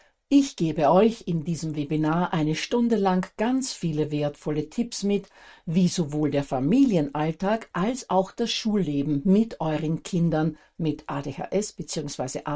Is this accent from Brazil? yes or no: no; Austria; zumindest in Deutschland, bei uns in Österreich ist das erst im September